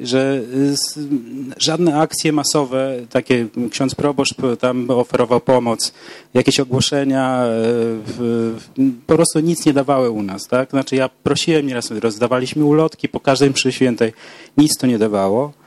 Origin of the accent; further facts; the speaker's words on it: Kobyłka, Masovian Voivodeship, Poland; Jestem z Kobyłki, koło Warszawy, tam kierunek Wołomin, jakby ktoś był ciekawy.